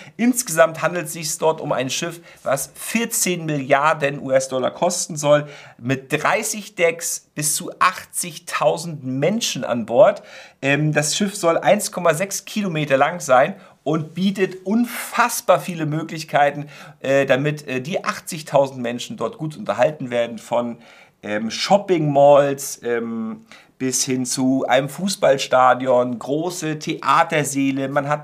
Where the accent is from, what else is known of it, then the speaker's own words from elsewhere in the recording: Northern Germany, Germany; now in Salzburg, Austria; und ich nun mal aus Norddeutschland.